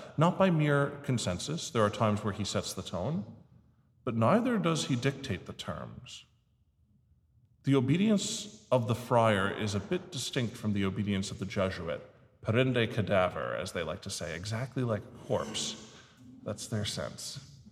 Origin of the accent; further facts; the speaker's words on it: New York, United States; Again, I'm a New Yorker, I'm an Italian, and I'm a whiner.